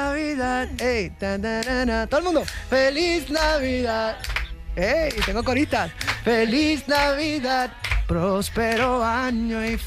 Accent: Puerto Rico; Casi siempre es comida típica de mi tierra, de Puerto Rico

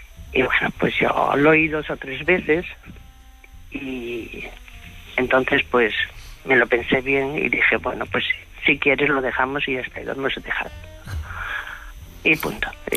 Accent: Huelva, Andalusia, Spain; Tengo 45 años y soy de Huelva.

